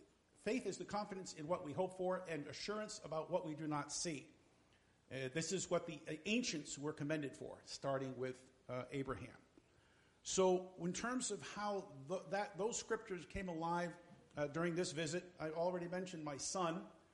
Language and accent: English; Lunenburg, Massachusetts, United States; We just happened to mention that I grew up in North Central Massachusetts.